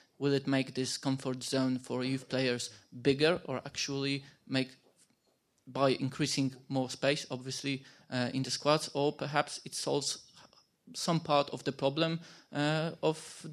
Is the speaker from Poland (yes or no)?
yes; Poland; English is a second language; Hi, I'm from Poland, so I will take my question slowly, not to make too many mistakes.